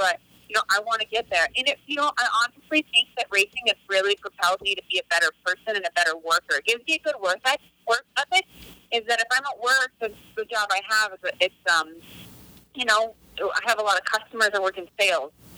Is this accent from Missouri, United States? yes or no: yes; Rolla, Missouri, United States; In the Ozarks, Rolla, Missouri, in the middle of nowhere.